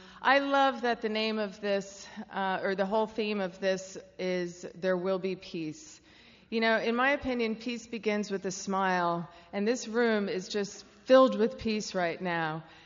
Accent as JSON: {"language": "English", "town": "Caldwell", "region": "New Jersey", "country": "United States", "tie": "born or raised there", "said": "They live up in North Jersey. I grew up in Caldwell."}